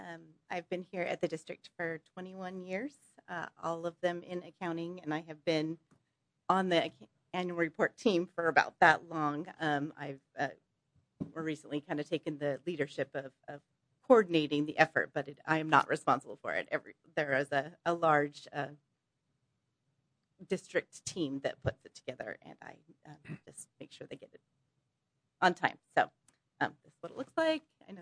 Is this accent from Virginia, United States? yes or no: no; Chelan, Washington, United States; I grew up in Chelan, neighbors with Kelly.